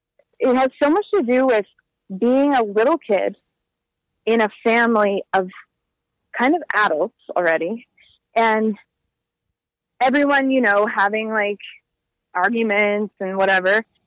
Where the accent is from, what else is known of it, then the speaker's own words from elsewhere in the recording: Winnipeg, Manitoba, Canada; So I grew up there in Winnipeg, and my parents both emigrated from Portugal.